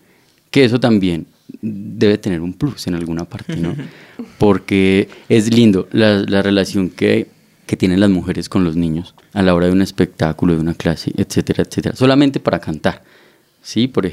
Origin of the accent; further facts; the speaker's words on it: Manizales, Caldas, Colombia; also born or lived in Bogotá; Bueno, yo soy oriundo de Manizales. Nací allá, luego vine a vivir a Bogotá un tiempo, unos 14 años. Volví a Manizales precisamente para estudiar el bachillerato. Era una ciudad un poco más tranquila, o es una ciudad un poco más tranquila, mucho más relajada